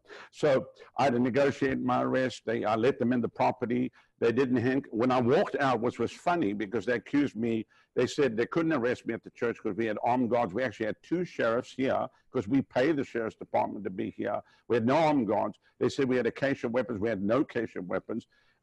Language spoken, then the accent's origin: English; South Africa; moved away as an adult; now in United States; I come from South Africa. I've lived through communist communism runs my country. And so when I came to America, I was only, 25, 26 when I first got here.